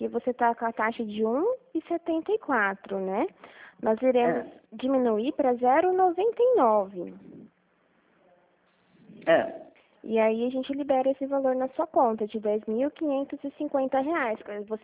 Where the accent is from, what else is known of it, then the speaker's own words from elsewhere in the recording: Dracena, São Paulo, Brazil; Eu sou de Dracena, pertinho de Marília.